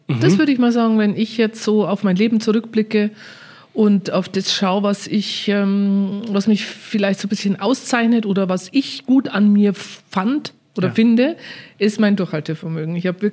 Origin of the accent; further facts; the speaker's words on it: Bavaria, Germany; ich bin ja am Land aufgewachsen in Niederbayern